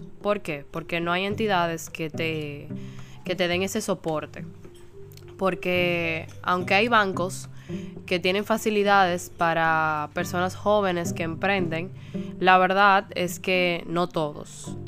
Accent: Dominican Republic; Yo soy dominicana hasta la tambora.

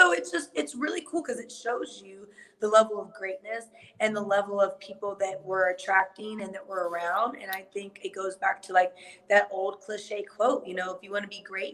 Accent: Germany; And growing up in Germany, you know, I remember walking to the parks

